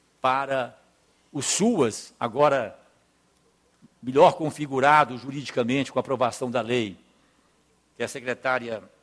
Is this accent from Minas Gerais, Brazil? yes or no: yes; Minas Gerais, Brazil; na região de onde eu venho, no meu vale do Jequitinhonha, do norte de Minas